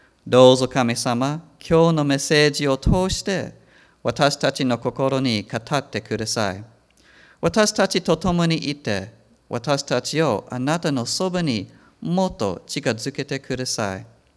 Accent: Texas, United States; also born or lived in Alabama; 私はアメリカ人でテキサス州で生まれ、テキサス州とアラバマ州で育ちました。

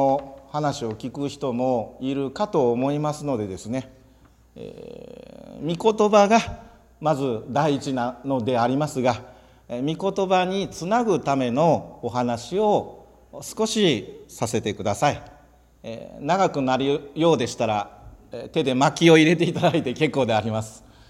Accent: Sakai, Osaka, Japan; 昭和でいうと41年日の絵馬、1966年の7月12日大阪堺市浜寺で生まれ育ちました。母の実家が堺市浜寺の地で

